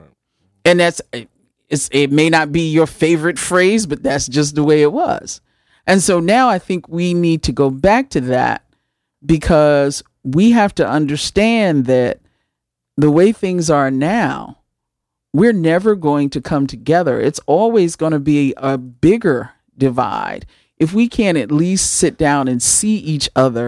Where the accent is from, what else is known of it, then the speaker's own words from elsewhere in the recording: United States; Because when I go to other parts of the world, I'm an American.